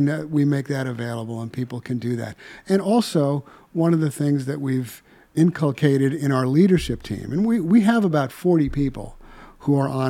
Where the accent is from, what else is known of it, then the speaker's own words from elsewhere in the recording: Chicago, Illinois, United States; Where I'm from Chicago, if your audience didn't know that.